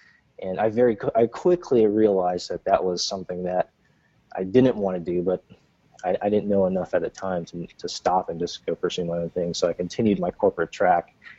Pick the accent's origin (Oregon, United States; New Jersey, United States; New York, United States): New Jersey, United States; I grew up in Jersey.